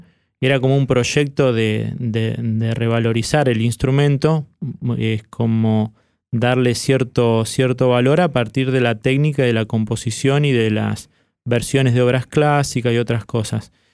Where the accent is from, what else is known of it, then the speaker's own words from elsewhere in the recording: Gilbert, Entre Ríos, Argentina; Donde nací, donde me crié, en el departamento Gualeguaychú, hasta los 17, 18 años que luego me fui a estudiar a Paraná.